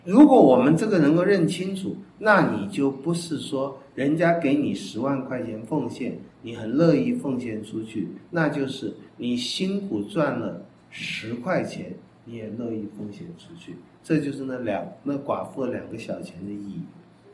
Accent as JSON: {"language": "Chinese", "country": "China", "said": "我在想，第一天我们中国人会拼命捡"}